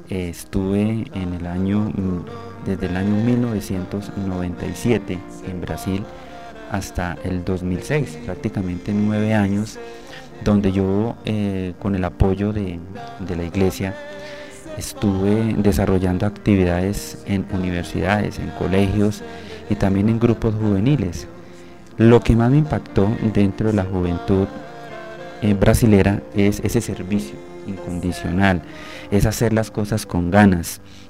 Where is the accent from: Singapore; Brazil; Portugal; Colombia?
Colombia; Dejé una buena huella allá como colombiano, porque cada vez que yo hacía una actividad en Brasil con toda esta juventud me sentía un verdadero colombiano, pero ante todo un verdadero cristiano